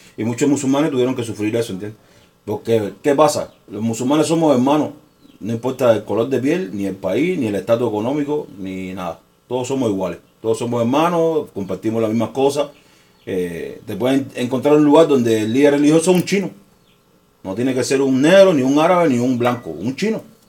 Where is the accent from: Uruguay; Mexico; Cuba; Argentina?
Cuba; Manzanillo, Granma; born there; Yo nací en Manzanillo.